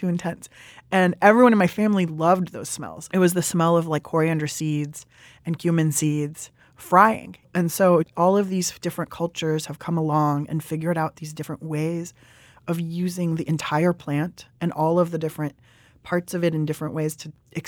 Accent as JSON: {"language": "English", "region": "California", "country": "United States", "also_born_or_lived": "Italy", "said": "I am a Californian. I'm an Iranian."}